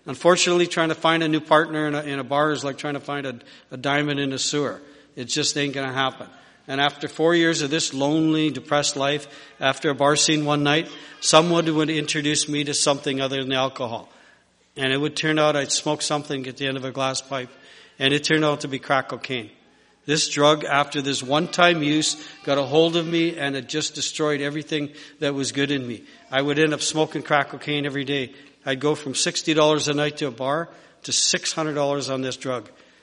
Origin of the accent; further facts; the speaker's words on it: Winnipeg, Manitoba, Canada; I grew up in Winnipeg, married my high school sweetheart, raised two beautiful children